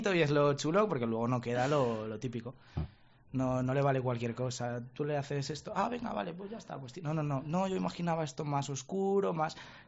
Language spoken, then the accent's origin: Spanish; Toledo, Castilla-La Mancha, Spain; now in Madrid, Spain; Yo vengo de Toledo, pues de tocar en grupos por allí, a cuadros